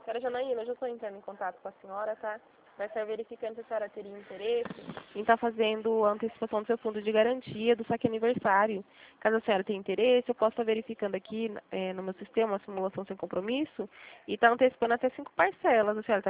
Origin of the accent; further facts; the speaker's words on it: Limeira, São Paulo, Brazil; Eu sou de Limeira.